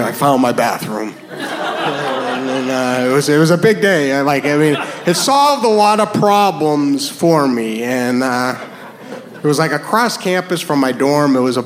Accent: New Hampshire, United States; So I am from New Hampshire, and growing up, I had a problem

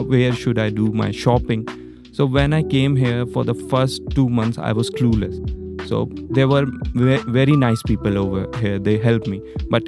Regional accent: Delhi, India; English is a second language; moved away as an adult; I came from India, I lived in Delhi, and here I'm an international student

